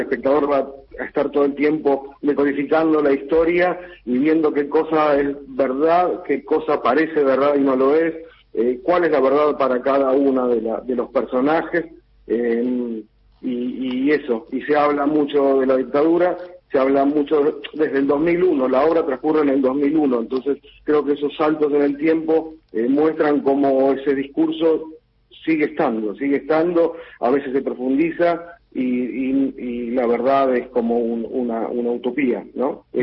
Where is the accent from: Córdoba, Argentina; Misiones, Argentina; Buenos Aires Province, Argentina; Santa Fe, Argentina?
Buenos Aires Province, Argentina; Las Flores; En nuestro caso, somos de Las Flores